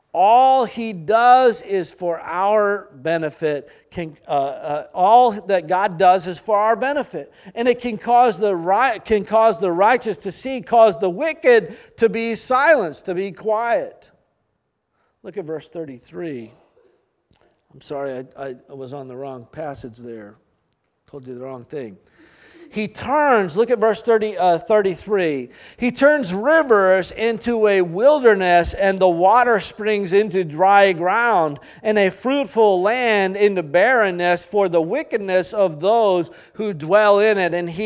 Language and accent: English; Maine, United States; I'm from Maine, so I like moose.